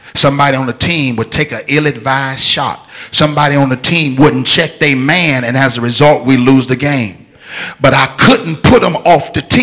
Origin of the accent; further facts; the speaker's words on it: Detroit, Michigan, United States; when I was growing up in Detroit, we lived on the west side of Detroit.